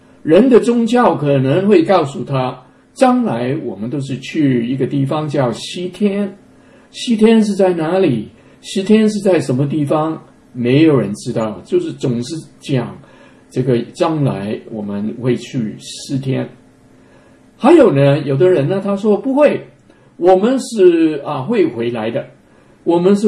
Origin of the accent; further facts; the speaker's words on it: Hong Kong; 我自己是福建人啊，但是我自己在香港出生的，所以我可能告诉你我是香港人。